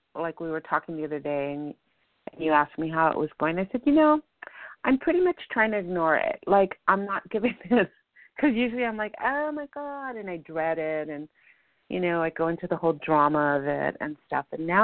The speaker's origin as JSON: {"language": "English", "town": "East Los Angeles", "region": "California", "country": "United States", "said": "By the way, we're both from East LA. We didn't meet in East LA."}